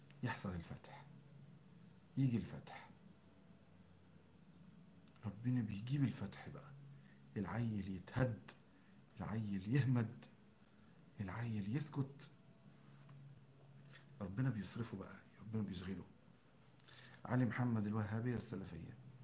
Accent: Kafr El Zayat, Gharbia, Egypt; لا أنا مش من قنا، أنا من كفر الزيات الغربية.

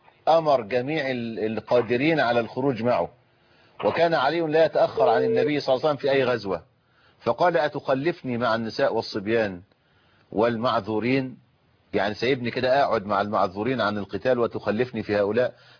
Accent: Egypt; زي ما إحنا بقول عندنا في مصر عيش وملح

